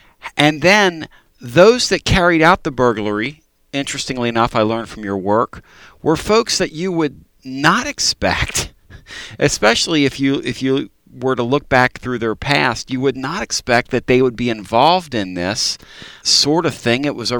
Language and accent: English; Pennsylvania, United States; I'm originally from Pennsylvania.